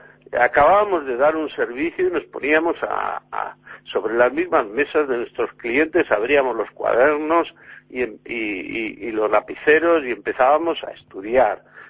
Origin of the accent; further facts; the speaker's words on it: Basque Country, Spain; yo como buen vasco, los vascos siempre nos ha gustado comer y beber, porque somos un pueblo muy muy arraigado en la gastronomía y en la cultura de la gastronomía